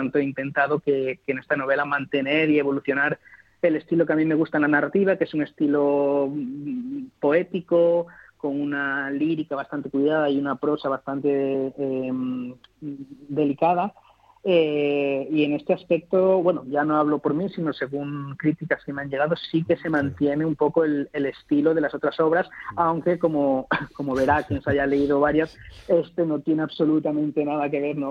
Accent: Cantabria, Spain; muchos recuerdos, muchas vivencias de mi infancia y mi adolescencia en Cantabria

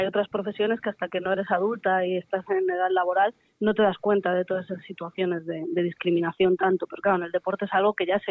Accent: Madrid, Community of Madrid, Spain; llevo unos años, yo soy de Madrid, llevo unos años viviendo aquí y estoy muy contenta, ya no me vuelvo.

